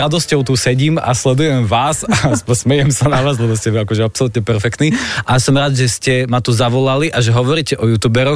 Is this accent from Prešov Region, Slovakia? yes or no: yes; Poprad, Prešov Region, Slovakia; now in Bratislava, Slovakia; Ja som prišiel z Popradu do Bratislavy.